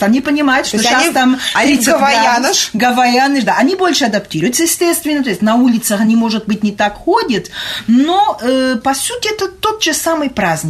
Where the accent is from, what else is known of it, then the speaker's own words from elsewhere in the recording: Lisbon, Portugal; я из Лиссабона